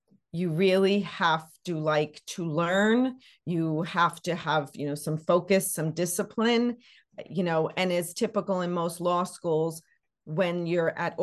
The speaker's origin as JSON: {"language": "English", "town": "Brooklyn", "region": "New York", "country": "United States", "tie": "born or raised there", "also_born_or_lived": "Boston", "said": "I am actually a Brooklyn girl myself, born and bred in Brooklyn. Both my primary and high school were in Brooklyn, Bensonhurst actually for high school."}